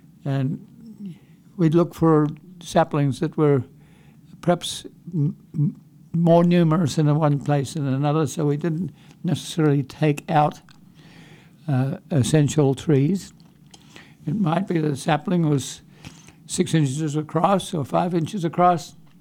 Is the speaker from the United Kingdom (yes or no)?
no; Australia; also born or lived in United States; I have legs in two countries. I grew up in Australia, and I've spent a lot of time in the U.S. And so this is part of my home. But Australia is also part of my home.